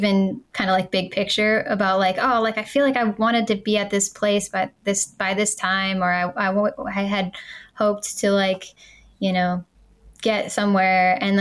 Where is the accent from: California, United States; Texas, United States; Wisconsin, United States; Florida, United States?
Wisconsin, United States; I grew up in Wisconsin, and moving to LA, it's a big change.